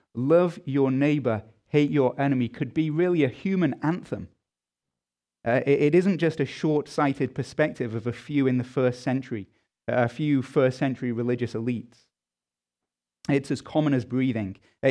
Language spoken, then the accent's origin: English; England, United Kingdom; As an Englishman